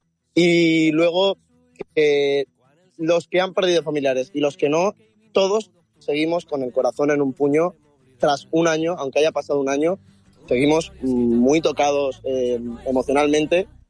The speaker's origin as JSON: {"language": "Spanish", "region": "Valencian Community", "country": "Spain", "said": "de lo que somos, el pueblo valenciano"}